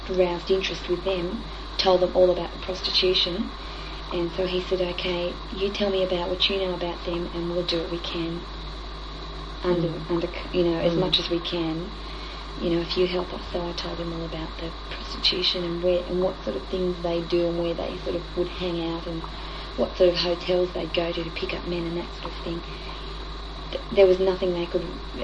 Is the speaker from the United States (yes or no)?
no; Australia; And us being Australian, it was good for them, I think, too.